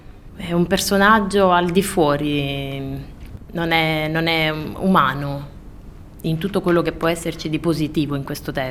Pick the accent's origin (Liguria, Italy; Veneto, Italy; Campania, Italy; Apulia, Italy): Campania, Italy; Somma Vesuviana; moved away as an adult; Precisamente sono di un paesino vicino a Napoli che si chiama Somma Vesuviana. E questo è il mio paese di origine e è sempre più facile, mi individuano come napoletana effettivamente.